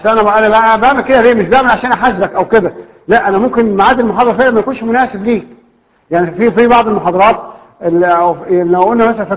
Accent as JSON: {"language": "Arabic", "country": "Egypt", "said": "احنا عندنا في مصر الفيزياء والكيمياء والرياضه بتبقى اول ثلاث حصص"}